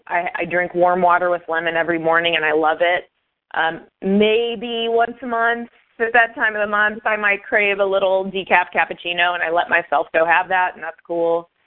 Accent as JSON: {"language": "English", "region": "Midwest", "country": "United States", "lives_now": "San Francisco, United States", "said": "I'm originally from the Midwest."}